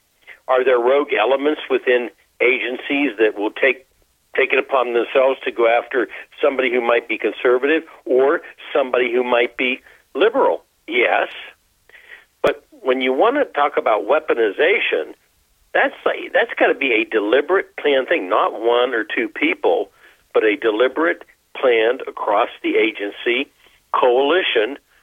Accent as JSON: {"language": "English", "town": "Wheeling", "region": "West Virginia", "country": "United States", "tie": "born there", "said": "I was born in Wheeling, so."}